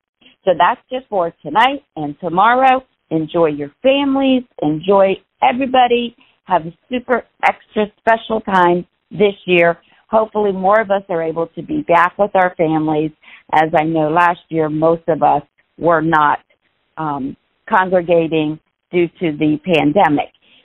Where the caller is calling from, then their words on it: Alabama, United States; I am calling in from Alabama this morning. So it is 7 a.m. here this morning.